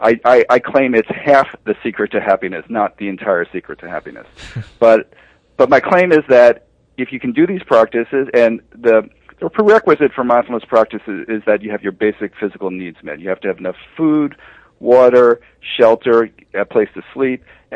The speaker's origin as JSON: {"language": "English", "region": "New Jersey", "country": "United States", "said": "Then when I moved back east, I'm originally from New Jersey, but when I moved back east in the around 1990 or so"}